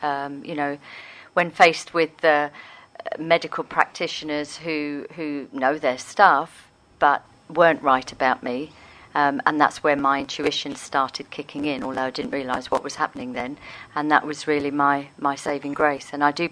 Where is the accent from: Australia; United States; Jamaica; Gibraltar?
Gibraltar; I'm from Gibraltar originally, so I went to Gib and parts of Spain to begin with.